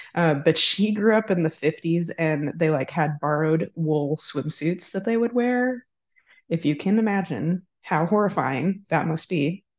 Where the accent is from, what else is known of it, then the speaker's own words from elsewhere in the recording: California, United States; in the little town of 4,000 people where I grew up in California.